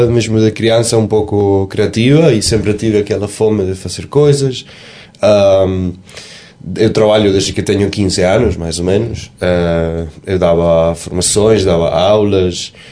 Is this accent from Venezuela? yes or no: yes; Venezuela; now in Portugal; Estou a falar da Venezuela, onde eu fui criado, nascido, e porque eu chego aos Açores é porque os meus avós paternos são todos de São Miguel.